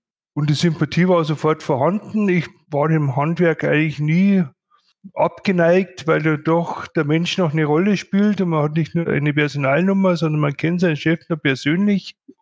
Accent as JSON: {"language": "German", "town": "Bad Reichenhall", "region": "Bavaria", "country": "Germany", "tie": "born or raised there", "said": "weil ich doch gebürtiger Bad Reichenhaller bin und ist ja nicht unbedingt der Nabel der Welt"}